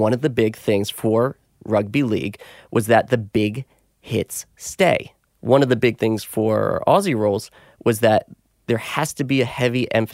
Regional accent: New York, United States; also born or lived in Los Angeles; I grew up in New York. I lived in Los Angeles for 15 years.

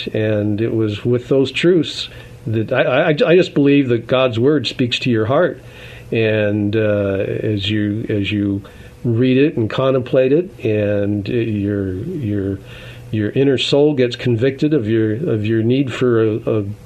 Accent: Seattle, Washington, United States; I grew up in North Seattle, and we had just moved into a brand new home, our family, in 1963.

